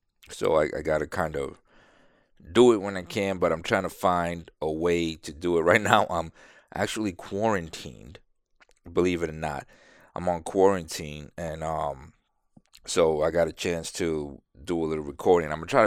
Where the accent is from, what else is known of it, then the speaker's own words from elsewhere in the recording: New York, United States; When I was in New York. I was growing up in New York.